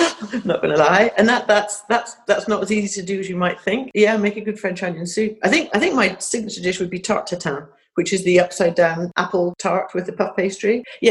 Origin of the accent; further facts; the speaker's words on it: Scotland, United Kingdom; I'm Scottish. I went to Edinburgh University. I did French. I lived in France quite a lot throughout my 20s.